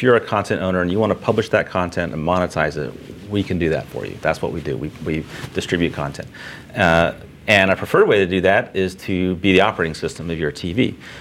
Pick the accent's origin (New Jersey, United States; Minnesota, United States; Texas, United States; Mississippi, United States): Texas, United States; Houston; Well, I went to Texas A&M and I grew up in Houston.